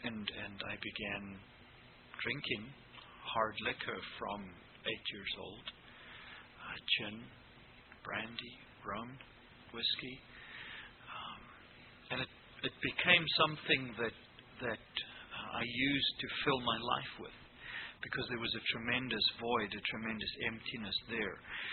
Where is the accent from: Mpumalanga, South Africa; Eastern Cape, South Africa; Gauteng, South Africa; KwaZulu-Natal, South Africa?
Gauteng, South Africa; Pretoria; born there; I was born in Pretoria, South Africa, and 1959, 13th of September.